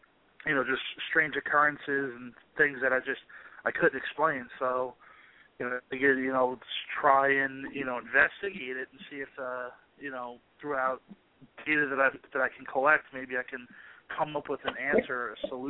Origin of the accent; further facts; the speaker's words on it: Central Islip, New York, United States; I grew up on on Long Island, New York, in a town called Central Islip.